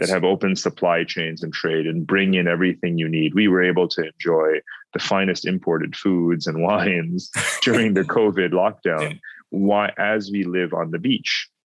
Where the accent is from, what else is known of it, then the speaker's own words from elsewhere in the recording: Dubai, United Arab Emirates; also born or lived in India / New York City / Germany / United Kingdom; I'm myself a member of the Indian diaspora, I was born in India, but as you can tell from my accent, I didn't exactly grow up there. But I grew up in the United Arab Emirates, in Dubai and Abu Dhabi. I grew up in New York City, in Germany, outside of Hamburg